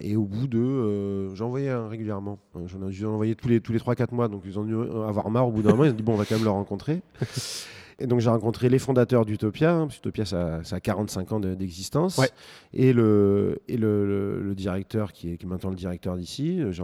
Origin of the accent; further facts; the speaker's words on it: Bergerac, Nouvelle-Aquitaine, France; Je suis originaire de Bergerac et il se trouve que mes parents étaient fleuristes et on avait un magasin en face du cinéma à Bergerac